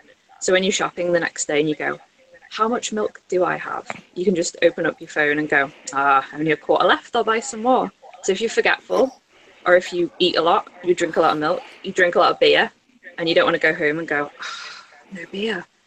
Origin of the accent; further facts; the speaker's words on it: Chester, North West England, United Kingdom; I'm from Chester.